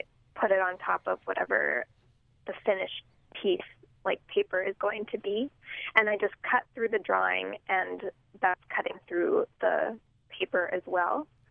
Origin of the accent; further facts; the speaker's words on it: Albuquerque, New Mexico, United States; also born or lived in Puerto Rico; I think that growing up in Albuquerque and also being from Puerto Rico, which is, you know, a U.S. colony